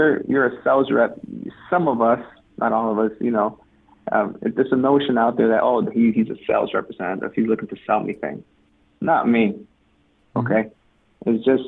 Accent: Boston, Massachusetts, United States; I'm born and raised in Boston, native from Dorchester. And, you know, I've pretty much went to Madison Park High School.

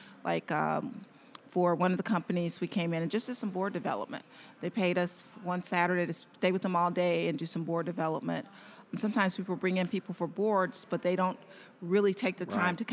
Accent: Detroit, Michigan, United States; It's in Michigan. I'm from Detroit.

